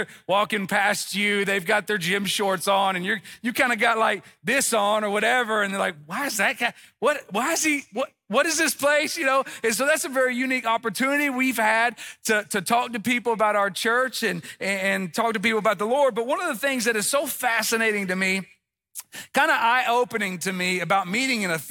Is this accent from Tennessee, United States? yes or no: yes; Tennessee, United States; now in South Florida, United States; I am in South Florida now, and I don't have an Australian accent, but in South Florida, my accent stands out, right? And I was asked at the beach not long ago, what part of Europe are you from? The Tennessee part, right?